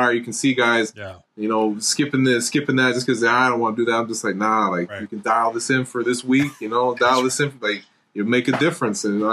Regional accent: Michigan City, Indiana, United States; head home for I'm from Michigan City, Indiana. So I'll probably head home for the week of the draft.

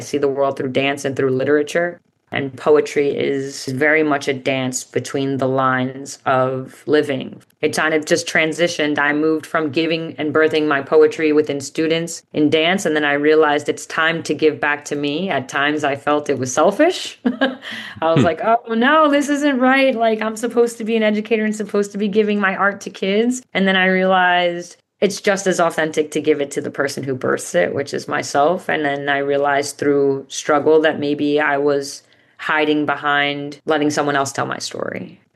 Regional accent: New York City, New York, United States; also born or lived in Staten Island; I was born and raised in Queens. I spent the tail end of my high school career in Staten Island.

